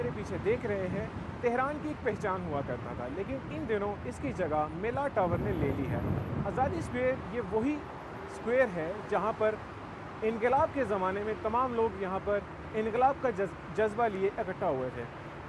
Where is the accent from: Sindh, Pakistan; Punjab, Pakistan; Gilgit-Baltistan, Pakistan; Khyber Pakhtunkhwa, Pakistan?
Punjab, Pakistan; Lahore; now in Tehran, Iran; یہاں تہران میں P H D کا اسٹوڈنٹ ہوں. ناظرین میرا تعلق پاکستان سے ہے, شہر لاہور سے.